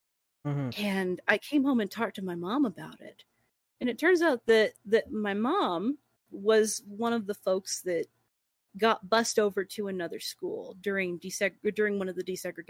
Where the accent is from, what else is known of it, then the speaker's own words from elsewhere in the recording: Texas, United States; also born or lived in Louisiana; So I grew up in Texas, Texas and Louisiana, and I mean my generation, mm-hmm.